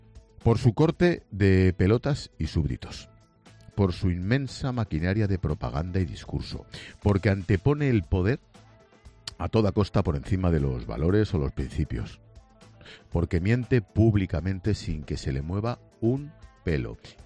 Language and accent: Spanish; Madrid, Community of Madrid, Spain; ¿y a mí, que soy madrileño, necesitaré dominar el catalán para poder trabajar en una Cataluña más lliure?